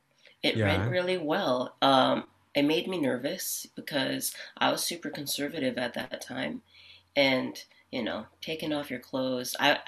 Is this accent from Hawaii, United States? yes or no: yes; Hawaii, United States; now in California, United States; So growing up in Hawaii, yeah, it's really an interesting perspective because, for example, now being here in California, and I feel like I've moved to a different country.